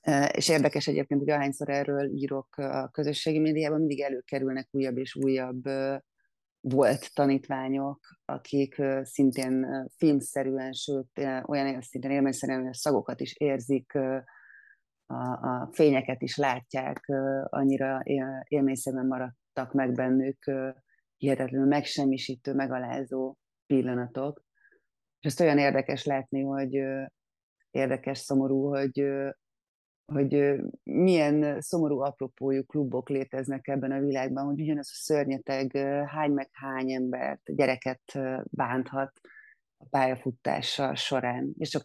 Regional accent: Budapest, Hungary; Én Budapesten születtem és nőttem föl.

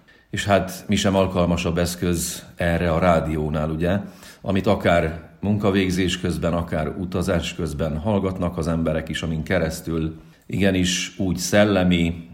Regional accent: Várkudu, Cluj County, Romania; 1974-ben születtem Kolozsváron. A Nagyszamosmenti Várkuduban nőttem fel, és ott töltöttem gyermekkorom nagy részét, ugyanis édesapám ott volt református lelkipásztor.

